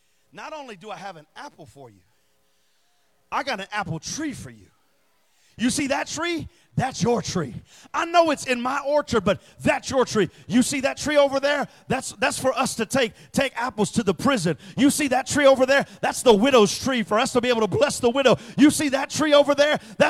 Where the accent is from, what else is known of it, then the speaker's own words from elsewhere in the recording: San Antonio, Texas, United States; Come on, I'm from San Antonio, y'all, South Texas.